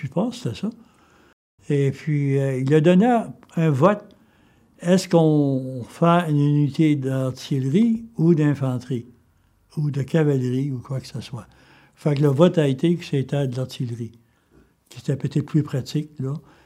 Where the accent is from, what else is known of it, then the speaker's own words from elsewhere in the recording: Gaspé, Quebec, Canada; born there; Je suis né ici à Gaspé, dans l'endroit qu'on appelle aujourd'hui la pointe O'Hara en 1932.